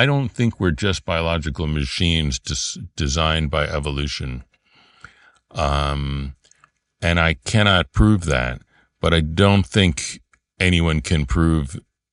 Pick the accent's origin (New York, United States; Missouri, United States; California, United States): New York, United States; Brooklyn; No, I'm from Brooklyn.